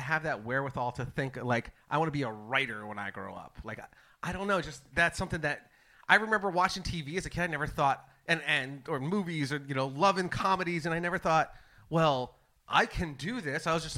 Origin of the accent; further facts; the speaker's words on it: New Jersey, United States; Because I grew up in that area. Like, I grew up in Ocean County, and Seaside Heights is in Ocean County.